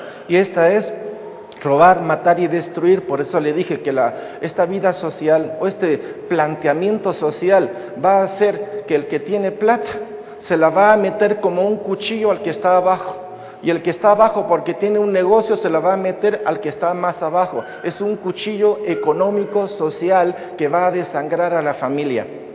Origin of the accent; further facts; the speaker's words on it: Spain; born there; Así fue como nací en España, en viñedos, trabajando en viñedos y con mulas.